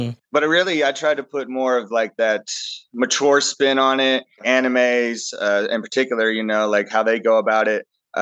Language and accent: English; Texas, United States; Well, born and raised in Texas, just pretty normal upbringing, went through school and everything